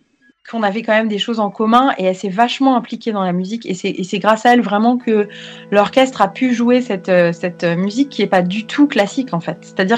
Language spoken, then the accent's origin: French; Paris, Île-de-France, France; born there; je suis née à Paris